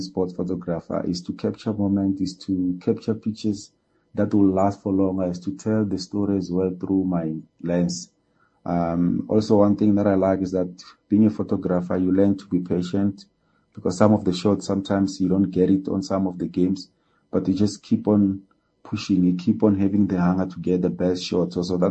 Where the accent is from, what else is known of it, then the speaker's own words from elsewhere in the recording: South Africa; I'm from South Africa, currently staying in Johannesburg, and I'm a sport photographer.